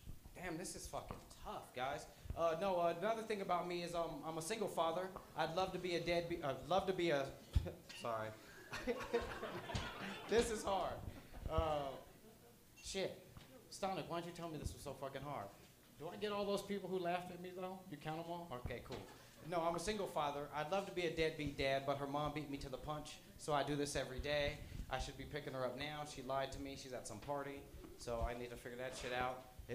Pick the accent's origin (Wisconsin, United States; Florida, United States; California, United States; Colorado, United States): Colorado, United States; Denver; Hi, white people. I'm from Denver. I was here before all you motherfuckers.